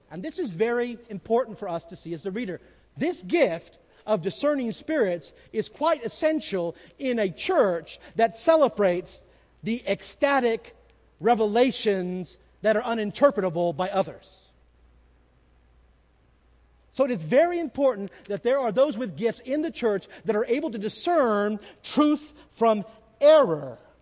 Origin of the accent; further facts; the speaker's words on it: California, United States; Growing up in California, in the San Joaquin Valley, there were plenty of charismata.